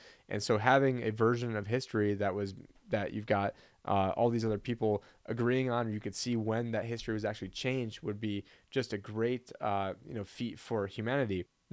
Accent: Arizona, United States; originally, I thought that first state was going to be my home state of Arizona, but I believe the governor, Ducey, ended up vetoing that.

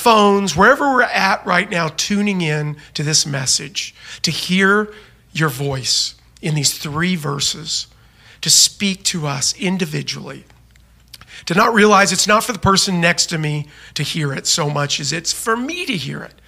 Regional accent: Oklahoma, United States; But I'm from Oklahoma, and I was raised in an amazing Christian home.

